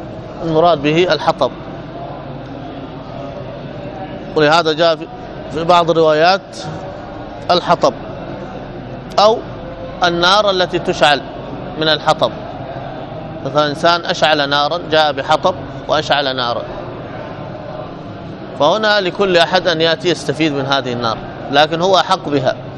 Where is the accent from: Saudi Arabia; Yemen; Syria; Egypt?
Yemen; Hadramaut; معنى المناطق العالية هذه عندنا في حضرموت أكثر شربهم من هذا الماء